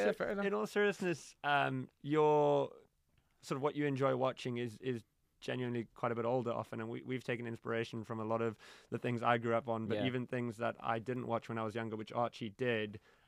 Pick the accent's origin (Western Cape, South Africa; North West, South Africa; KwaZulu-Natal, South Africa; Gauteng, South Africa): Western Cape, South Africa; Knysna; Look at that header. I think that's Knysna, my hometown.